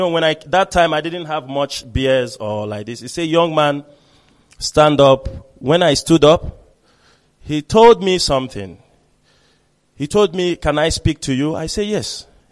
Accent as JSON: {"language": "English", "town": "Uzuakoli", "region": "Abia", "country": "Nigeria", "tie": "born or raised there", "also_born_or_lived": "Obingwa", "said": "they thought I'm from Uzakole because that's where I grew up."}